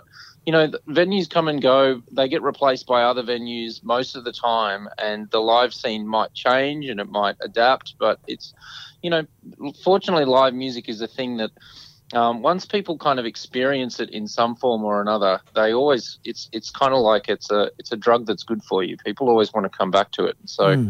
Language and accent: English; Warwick, Queensland, Australia; I lived in Brisbane for, you know, the better part of 10 years. Really, now that I think about it, like you said, I grew up in Warwick, which is only 2 hours away from Brisbane.